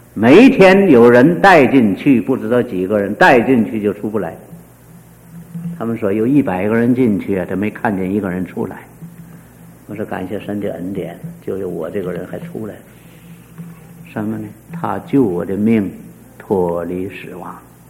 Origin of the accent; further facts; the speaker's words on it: Shanghai, China; 我从上海来